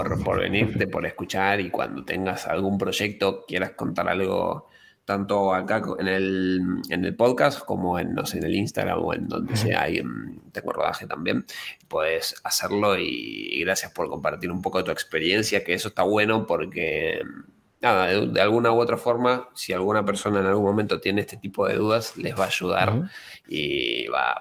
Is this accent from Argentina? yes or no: yes; Tigre, Buenos Aires Province, Argentina; a ver, yo soy de Tigre, acá en Buenos Aires